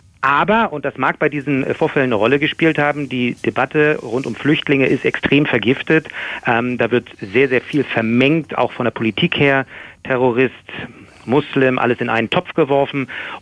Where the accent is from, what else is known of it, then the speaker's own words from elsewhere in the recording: Germany; ich bin ja auch als Deutscher hier natürlich nicht so auffällig wie jemand mit Kopftuch